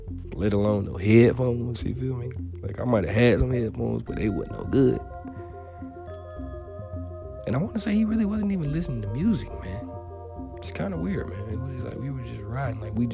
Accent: Georgia, United States; And then when I moved down here from Georgia, I was had a sling of like, what you want, you know, like what you want.

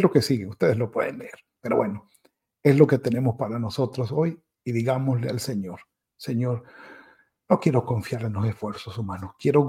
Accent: Apure, Venezuela; Yo tengo que decir que soy llanero de llaneros. Es decir, mi mamá era llanera y mi papá era llanero también, de Guadualito, estado Apure, Venezuela.

